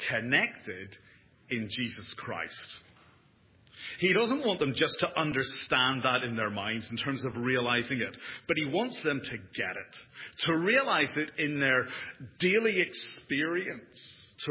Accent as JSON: {"language": "English", "country": "Ireland", "said": "As you probably gathered, I'm not from round here, and I come from Ireland."}